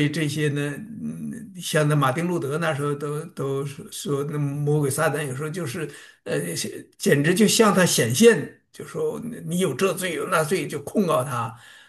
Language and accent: Chinese; China; 这个我中国人还都相信邪不压正呢